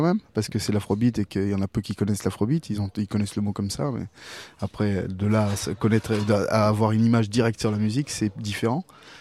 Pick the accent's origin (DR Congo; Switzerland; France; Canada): France; on est exotique puisqu'on est français.